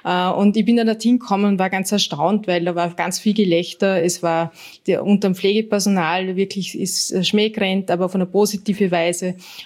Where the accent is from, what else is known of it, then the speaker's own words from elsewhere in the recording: Vorarlberg, Austria; now in Vienna, Austria; Also ich bin aus Vorarlberg und bin dann nach Wien gekommen